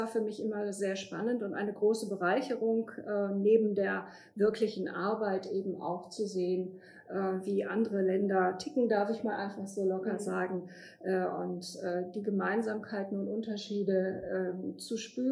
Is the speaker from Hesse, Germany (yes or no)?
no; Essen, North Rhine-Westphalia, Germany; Ich komme aus Essen.